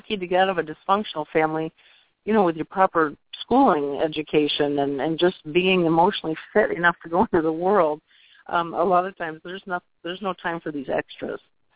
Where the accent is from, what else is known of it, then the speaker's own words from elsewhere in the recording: Northeast, United States; I've talked too fast. I'm from the Northeast, so I know a lot of times I do.